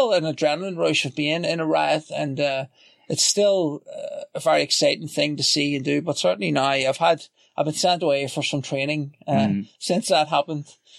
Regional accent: Belfast, Northern Ireland, United Kingdom; born there; I was born in Belfast.

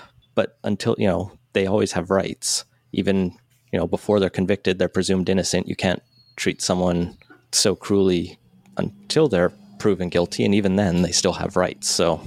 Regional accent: Alberta, Canada; I grew up in Alberta. We're in BC now.

